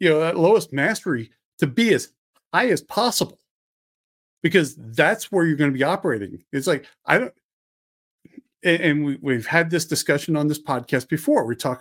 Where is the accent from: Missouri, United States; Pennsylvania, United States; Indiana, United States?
Pennsylvania, United States; Philadelphia; now in Montana, United States; I grew up just outside of Philly. And it was so funny when I moved to Montana, and this is where I got my first concealed carry permit.